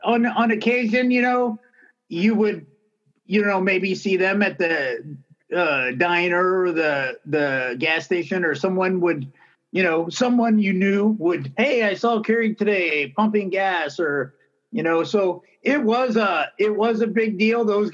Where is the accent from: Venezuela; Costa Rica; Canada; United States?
United States; Lewisville, Texas; Well, living in the Dallas area, I grew up in Lewisville, Texas. So it was about 30 miles from downtown Dallas.